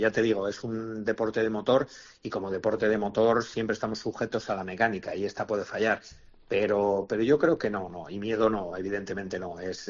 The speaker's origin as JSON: {"language": "Spanish", "town": "Sangüesa", "region": "Navarre", "country": "Spain", "tie": "born or raised there", "said": "sobre todo porque es mi patria chica, porque... habíamos vivido, yo de niño he vivido muy de una manera muy intensa las fiestas, y para un sangüesino"}